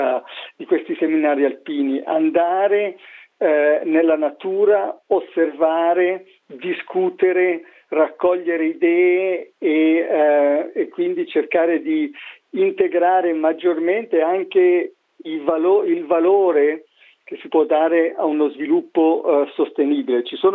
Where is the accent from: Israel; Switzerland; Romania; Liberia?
Switzerland; Airolo, Ticino; sono cresciuto in un villaggio, sono cresciuto ad Airolo, quindi conosco molto bene questo paese